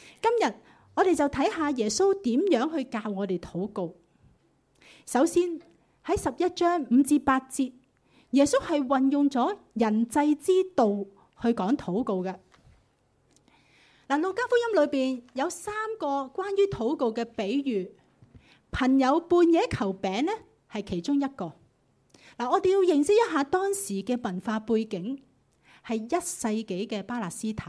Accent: Hong Kong; 我们香港人，我们用香港的情景再想一下

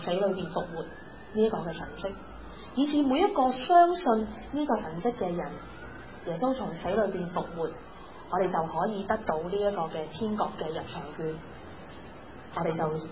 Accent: Hong Kong; 对我哋香港人嚟讲系食乜嘢？

